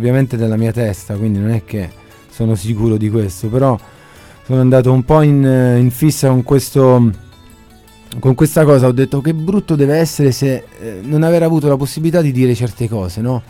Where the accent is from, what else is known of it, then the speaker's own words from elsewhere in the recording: Penne, Abruzzo, Italy; Lui è tipo l'idolo, è diventato l'idolo del paese. L'emblema, il simbolo. Quindi se dici penne dici Alessandro Rasicci.